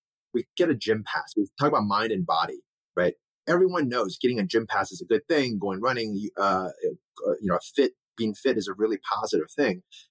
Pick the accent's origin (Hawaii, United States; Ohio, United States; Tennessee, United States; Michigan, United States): Ohio, United States; Cincinnati; Yeah, it's really fascinating. You know, as a Chinese American, my parents immigrated here. My brother and I were the only two Asian kids in our entire high school.